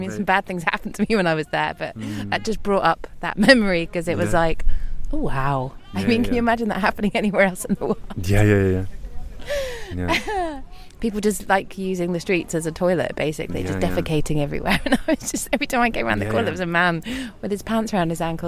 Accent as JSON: {"language": "English", "country": "United Kingdom", "said": "it's just a natural thing, probably as a British person."}